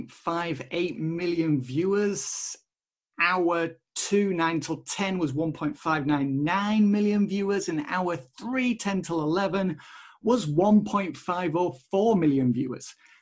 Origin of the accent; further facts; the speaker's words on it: Kendal, North West England, United Kingdom; in my hometown of Kendal Cumbria.